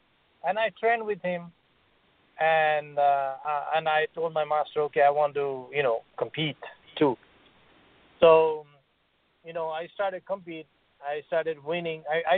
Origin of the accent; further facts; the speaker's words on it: Nepal; I'm from Nepal. Nepal is very, you know, poor country.